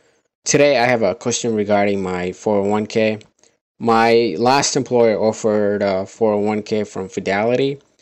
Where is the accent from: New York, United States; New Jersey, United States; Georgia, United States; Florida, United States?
Florida, United States; I'm from Florida.